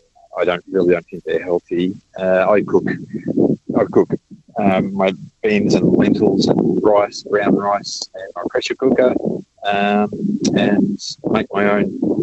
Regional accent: Queensland, Australia; we're actually from Queensland. We're travelling here in Victoria now

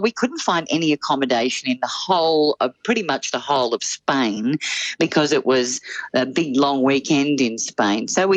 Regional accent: Melbourne, Victoria, Australia; now in Sydney, Australia; I came to Sydney from Melbourne in the 1990s, and I was performing at Kinsella's at the time.

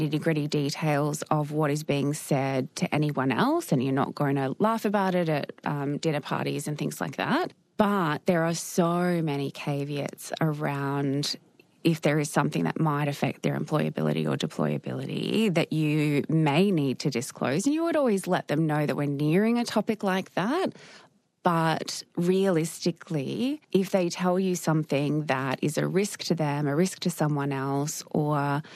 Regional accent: Ipswich, East of England, United Kingdom; People I knew from growing up in Ipswich were joining

